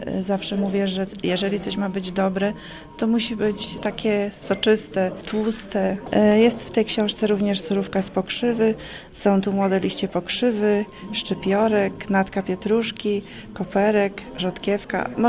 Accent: Lignowy Szlacheckie, Pomeranian Voivodeship, Poland; pochodzę ze wsi Lignowy Szlacheckie. Jestem mieszkanką Kociewia od samego początku, od urodzenia. Mieszkam na Kociewiu, tu się urodziłam.

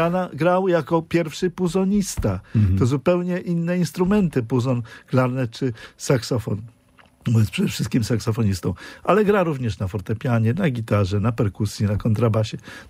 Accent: Łódź, Łódź Voivodeship, Poland; born there; Tak, ja się urodziłem w Łodzi.

